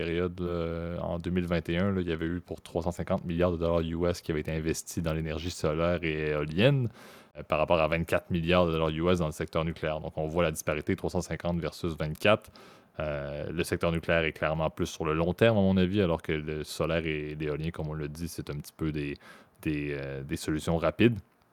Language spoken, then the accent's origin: French; Canada; je parle en tant que Canadien qui utilise de l'eau pour permettre d'avoir du courant